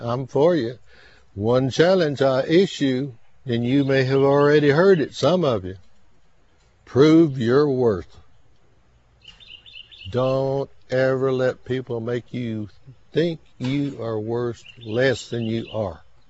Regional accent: Round Rock, Texas, United States; born there; Yes. I was born in Round Rock, Texas, right, just about 18 miles north of Austin.

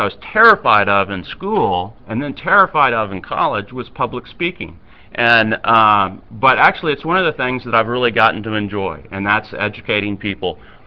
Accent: Dallas, Texas, United States; I grew up in Dallas. I'm a native Texan.

